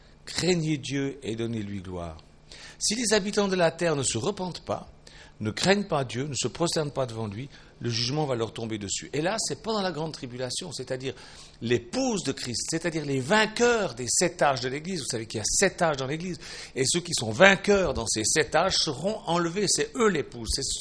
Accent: Switzerland; now in France; bien que je ne sois pas français, je suis suisse, mais depuis le temps que je vis ici en France, ben voilà, c'est devenu mon pays un peu.

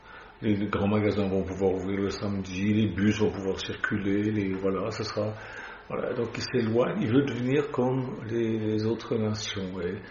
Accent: Switzerland; now in France; Moi, je ne peux pas voter parce que je suis suisse

